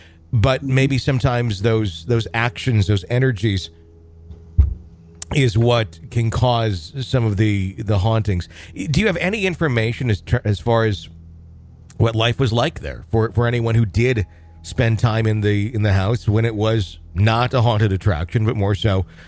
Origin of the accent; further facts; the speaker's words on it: Fond du Lac, Wisconsin, United States; I grew up in Fond du Lac, Wisconsin, and in high school years, I had a girlfriend who lived in Berlin.